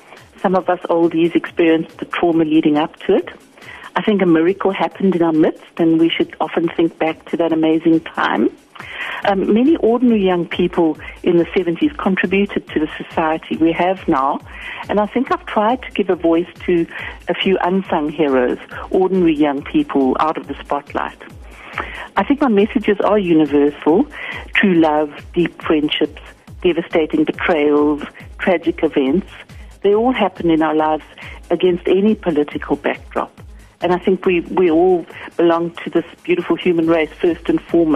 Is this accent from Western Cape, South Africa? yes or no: no; Pretoria, Gauteng, South Africa; I was on a train back to my hometown in Pretoria when the news broke